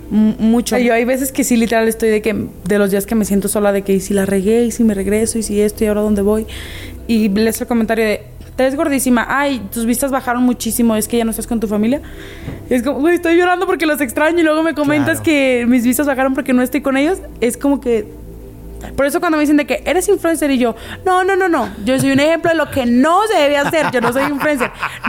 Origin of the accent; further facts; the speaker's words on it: Jalostotitlán, Jalisco, Mexico; also born or lived in Tepatitlán; nací en Tepatitlán, está cerca de Jalostotitlán, pero, o sea, de que mi mamá fue y se alivió y se regresó.